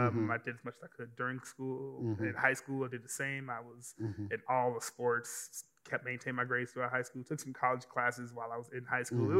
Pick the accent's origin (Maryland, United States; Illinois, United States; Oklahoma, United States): Illinois, United States; Chicago; moved away; Growing up in Chicago, it was definitely rough, to say the least.